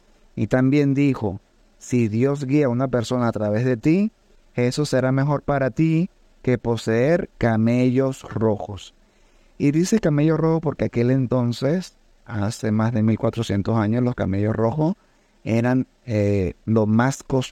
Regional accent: Venezuela; yo soy un venezolano, más criollo que la arepa de Reina Pepiada. Pero bien, los musulmanes provenimos de cualquier raza, cualquier nacionalidad, de todas las culturas del mundo.

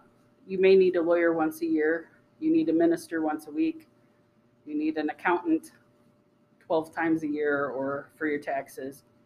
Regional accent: Albert City, Iowa, United States; So I grew up in the northwest corner of the state in a really small town called Albert City. Population 800.

